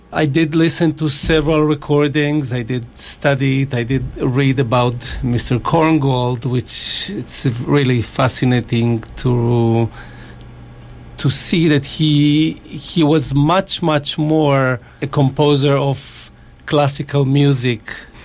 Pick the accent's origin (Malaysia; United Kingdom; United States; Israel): Israel; Growing up in Israel, some of you might know that life in Israel is a little bit uptight.